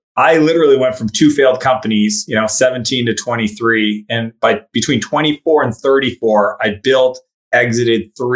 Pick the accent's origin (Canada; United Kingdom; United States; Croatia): Canada; East Coast; I'm from Canada, East Coast Canada.